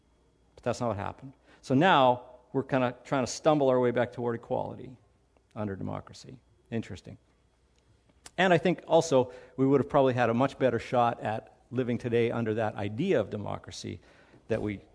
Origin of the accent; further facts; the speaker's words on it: Canada; as a Canadian and someone of European descent